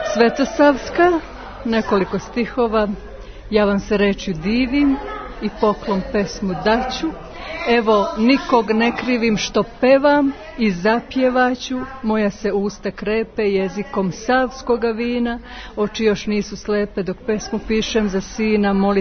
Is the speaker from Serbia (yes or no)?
no; Montenegro; kao kod nas u Crnoj Gori